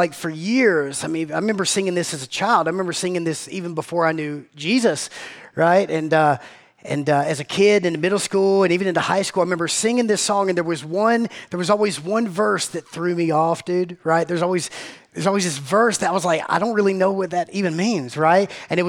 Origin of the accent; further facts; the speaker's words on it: Georgia, United States; again, I grew up sort of in South Georgia, so I would sing